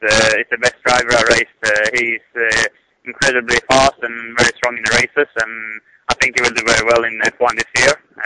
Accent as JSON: {"language": "English", "town": "Kumla", "region": "Örebro County", "country": "Sweden", "tie": "born or raised there", "said": "this year I've decided to live in Sweden and in Kumla, my hometown"}